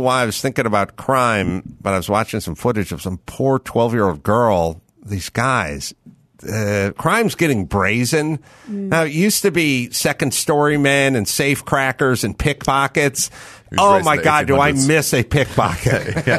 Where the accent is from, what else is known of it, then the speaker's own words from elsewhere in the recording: California, United States; You know, I grew up in the San Fernando Valley. I'm old. Shit was closed on Sunday.